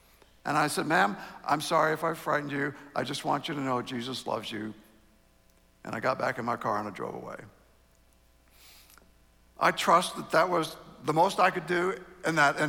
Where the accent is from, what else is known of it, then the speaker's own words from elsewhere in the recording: New Orleans, Louisiana, United States; I grew up in New Orleans, was saved when I was 22